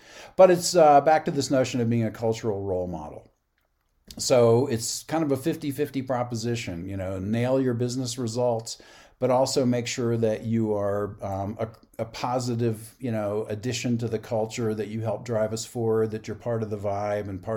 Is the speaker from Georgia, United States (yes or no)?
yes; Georgia, United States; since my grandfather took me out hunting and fishing as a little boy growing up in Georgia.